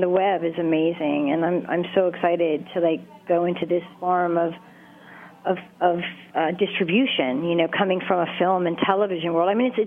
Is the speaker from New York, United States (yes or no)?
yes; New York, United States; I'm from New York originally, but I hadn't been back in years, and I didn't even get to see all my friends.